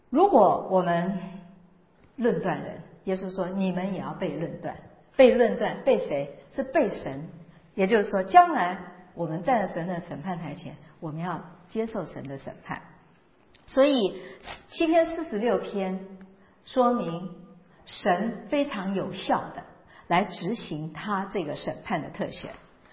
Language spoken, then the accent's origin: Chinese; China; 这是我想我们中国人也有类似的概念